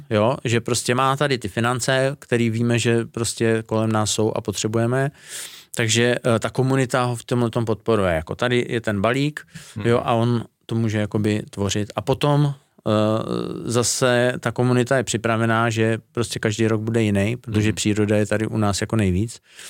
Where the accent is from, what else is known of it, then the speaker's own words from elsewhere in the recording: Ústí nad Labem Region, Czechia; já jsem tam z Podřipska